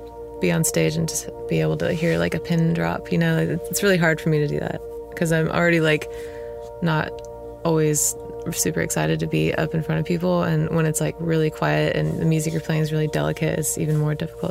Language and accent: English; Sacramento, California, United States; also born or lived in Los Angeles; because I'm from Sacramento, and, you know, yeah, but I guess I lived in LA for like 7 years or something